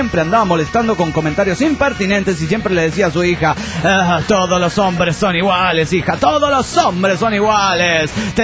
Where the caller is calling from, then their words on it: Coacalco, State of Mexico, Mexico; de Coacalco, Estado de México.